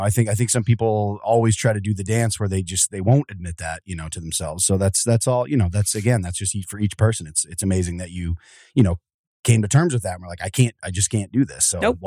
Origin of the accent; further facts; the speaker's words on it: Wilkes-Barre, Pennsylvania, United States; Yeah, I'm Northeastern. Cross up by Wilkes-Barre Scranton there.